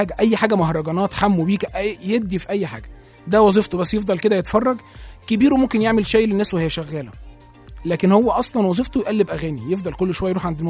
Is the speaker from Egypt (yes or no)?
yes; Egypt; احنا عارفين احنا كمصريين بنحب الكرة جدا